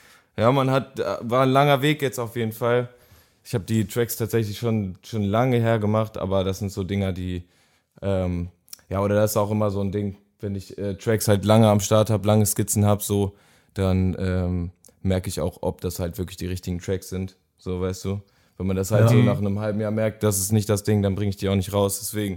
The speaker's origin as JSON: {"language": "German", "region": "North Rhine-Westphalia", "country": "Germany", "said": "Ich komme aus dem Pott, ich komme aus dem kleinen Kaff, das nennt sich Beckham, das kennt wahrscheinlich gar keiner. und ja, da ist nichts los, da ist ziemlich dreckig"}